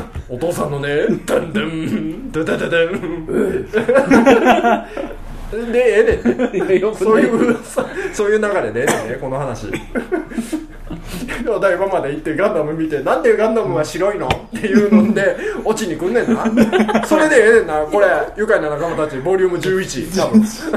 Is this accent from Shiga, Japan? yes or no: yes; Shiga, Japan; 私生まれも育ちも滋賀県森口。琵琶湖のほとりで海を上げ、